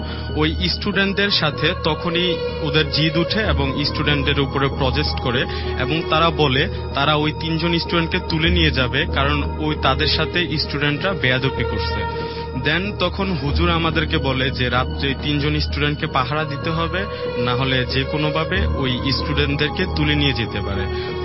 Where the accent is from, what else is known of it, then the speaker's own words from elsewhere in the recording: Comilla, Chittagong Division, Bangladesh; আমি ঘটনাটা হচ্ছে আমার গ্রামের বাড়ি কুমিল্লায়